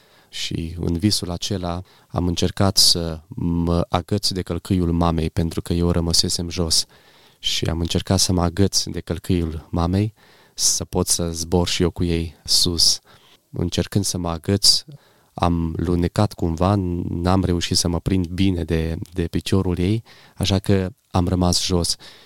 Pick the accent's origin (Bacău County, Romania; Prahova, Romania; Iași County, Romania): Iași County, Romania; Pașcani; provin dintr-o familie de credincioși din localitatea Pașcani. M-am născut în Pașcani în anul 1994, mai am o soră mai mare cu 3 ani decât mine